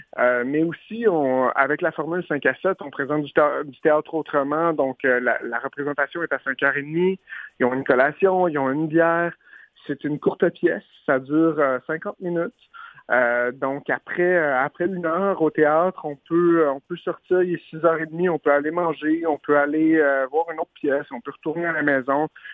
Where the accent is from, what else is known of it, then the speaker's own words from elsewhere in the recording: Montreal, Quebec, Canada; Je viens de Montréal. Après avoir gradué en 2010, j'ai décidé de revenir à Montréal.